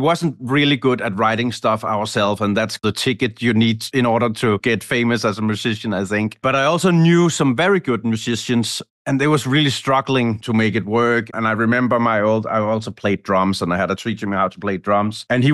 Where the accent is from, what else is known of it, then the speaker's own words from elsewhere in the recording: Copenhagen, Capital Region of Denmark, Denmark; English is a second language; I was born in Copenhagen, and then my parents decided to move to the outskirts, to the suburbs of Copenhagen.